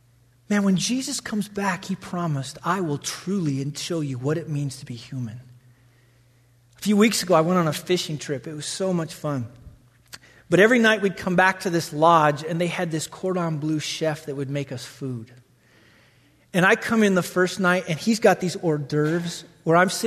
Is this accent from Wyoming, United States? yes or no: yes; Wyoming, United States; I grew up in Wyoming, bro.